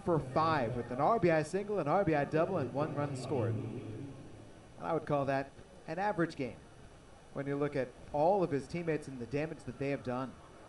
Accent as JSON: {"language": "English", "town": "Washington", "region": "District of Columbia", "country": "United States", "tie": "born there", "said": "And I was born in Washington, D.C."}